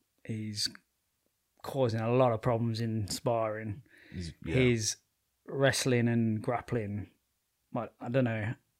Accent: United Kingdom; Of course, I'm British.

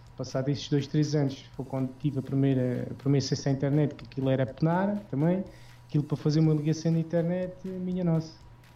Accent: Portugal; eu não conseguia ver mais ninguém na minha terra, isso nem existia. Mesmo em Lisboa, não havia conhecimento pessoal

